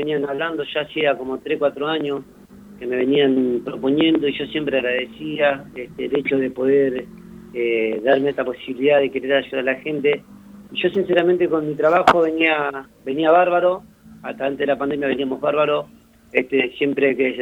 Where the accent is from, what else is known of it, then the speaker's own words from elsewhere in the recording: Villa Centenario, Buenos Aires, Argentina; nací y criado acá en la Villa Centenario, más precisamente en calle Colón